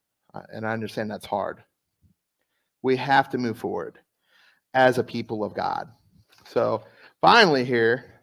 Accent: Louisiana, United States; So I know you guys know I'm from South Louisiana, so I got to talk to you about South Louisiana.

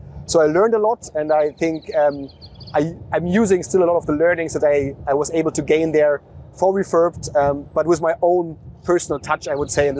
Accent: Hamburg, Germany; English is a second language; because I'm originally from Hamburg in Germany, where when you're standing at the River Elbe, seeing a lot of ships coming from China.

